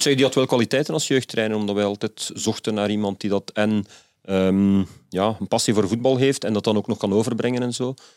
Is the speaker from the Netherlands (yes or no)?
no; Oud-Heverlee, Flemish Brabant, Belgium; born there; Ik ben geboren in Uitheverlee. Ik heb altijd gespeeld in Uitheverlee.